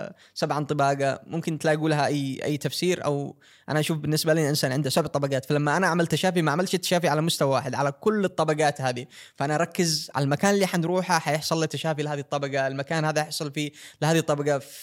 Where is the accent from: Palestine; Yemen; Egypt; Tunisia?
Yemen; بالنسبة لعلاقتنا، إنه كون أنا من اليمن وهي من دولة الاتحاد السوفيتي، كان فيها تحديات